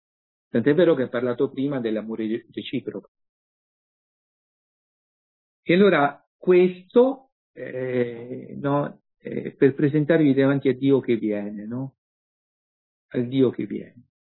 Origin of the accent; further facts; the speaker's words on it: Grottaglie, Apulia, Italy; nel senso che il mio paese è Grottaglie, c'è un grottagliese, nel 1700, gesuita, fra l'altro